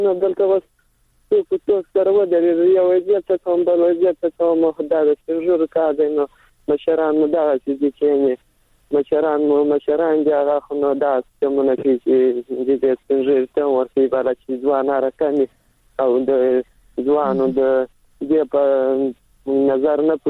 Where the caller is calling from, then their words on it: Helmand, Afghanistan; سلام د هلمند سره